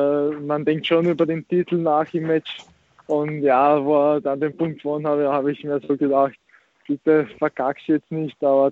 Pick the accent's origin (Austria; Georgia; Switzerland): Austria; now in Croatia; meine Eltern sind aus Kroatien und so, ich bin in Österreich aufgewachsen, in Österreich bin ich in die Schule gegangen, alles, und dann bin ich vor ein paar Jahren nach Kroatien gewechselt